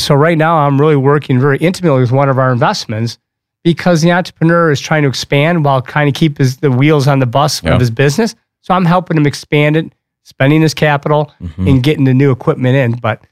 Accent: Ohio, United States; moved away as an adult; now in Michigan, United States; Nope, I grew up in Ohio. I went to the Ohio State University.

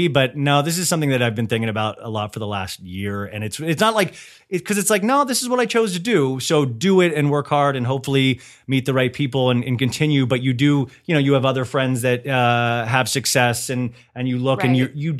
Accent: Kansas, United States; wow, I'm from Kansas and now I'm here.

